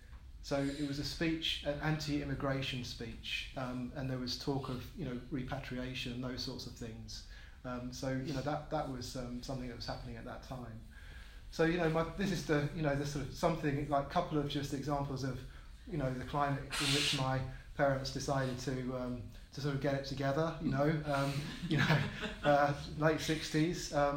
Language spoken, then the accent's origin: English; Plaistow, London, United Kingdom; also born or lived in Stratford; We lived in Plaistow. So I was born in Stratford in East London. We lived in Plaistow.